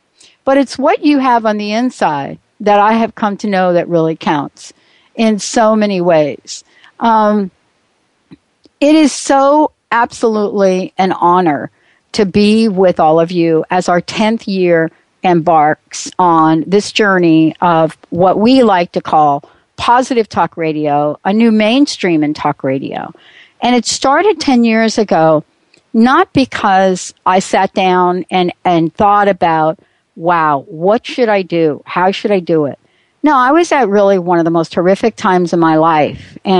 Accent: East Coast, United States; You know, I'm from the East Coast.

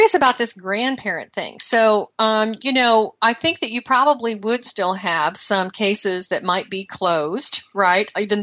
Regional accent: Iowa, United States; born there; I know that I was born in Iowa, and this is my birth date.

